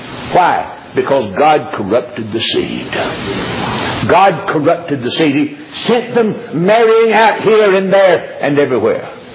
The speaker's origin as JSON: {"language": "English", "region": "North Carolina", "country": "United States", "tie": "born or raised there", "said": "He was preaching, pastoring church down in Yadkinville, North Carolina, just outside of my hometown."}